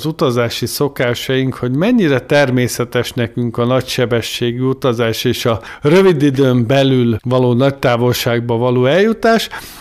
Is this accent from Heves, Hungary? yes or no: no; Tatabánya, Komárom-Esztergom, Hungary; én Tatabányán születtem és élek, és Tatabánya ugye 5 faluból lett város